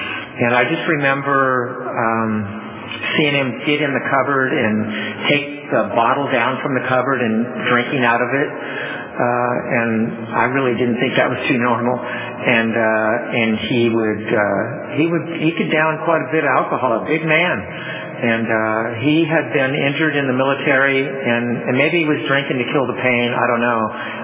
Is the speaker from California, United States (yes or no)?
yes; Hanford, California, United States; I have great memories of growing up in Hanford